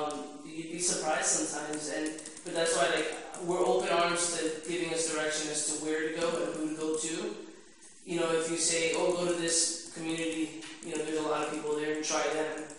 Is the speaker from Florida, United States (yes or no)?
yes; Miami, Florida, United States; and I'm from Miami, Florida.